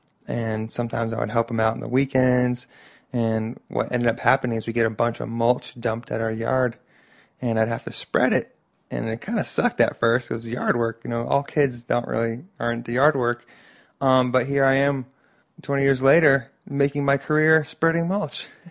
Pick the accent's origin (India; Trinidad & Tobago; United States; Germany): United States; Miami, Florida; I come from South Florida. I was born in Miami, 1978. And I stayed in South Florida for, you know, almost 20 years of my life.